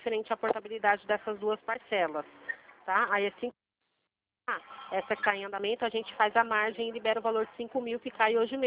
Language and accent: Portuguese; Limeira, São Paulo, Brazil; Eu sou daqui de Limeira também.